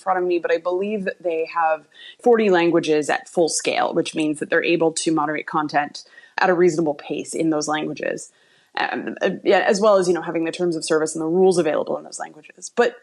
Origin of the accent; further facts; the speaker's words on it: United States; now in Germany; I'm living in Germany, I'm an American